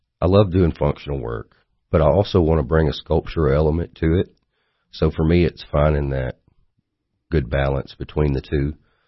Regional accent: Lafayette, Tennessee, United States; also born or lived in Salina, Tennessee; I was born in Salina, Tennessee.

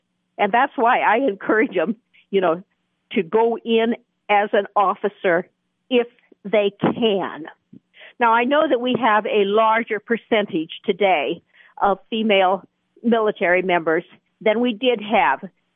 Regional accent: Nebraska, United States; Oh, I grew up in Nebraska.

